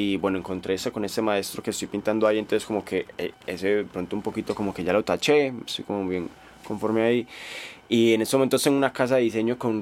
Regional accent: Buga, Valle del Cauca, Colombia; now in Medellín, Colombia; Es la casa en la que yo he vivido todos mis años, pues, antes de mudarme a Medellín

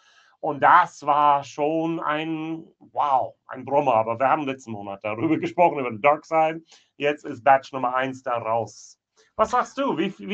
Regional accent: Itzehoe, Schleswig-Holstein, Germany; in Schleswig-Holstein da ankommt, nämlich in meine alte Heimat in Itzehoe.

